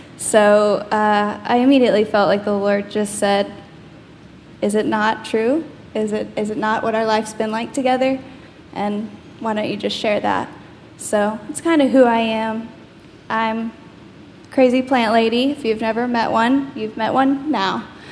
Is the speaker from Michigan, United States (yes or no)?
no; Wimberley, Texas, United States; I was raised in Wimberley, Texas, which is in the Texas Hill Country. It's where heaven and the hills hold hands.